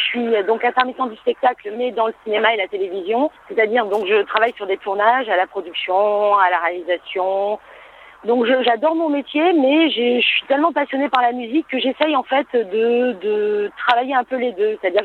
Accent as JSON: {"language": "French", "region": "Southern France", "country": "France", "said": "je dis je viens du Grand Sud. Parce que j'ai vraiment cette culture du Sud et j'appartiens au Sud de la France, quoi."}